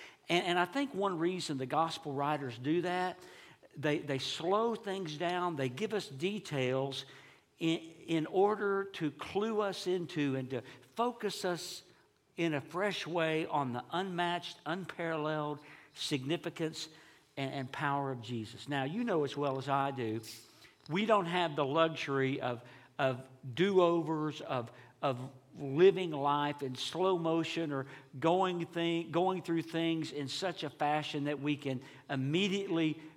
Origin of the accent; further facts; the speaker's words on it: Texas, United States; And growing up in East Texas, my mom and dad made sure that we were in Sunday school and church on Sunday morning.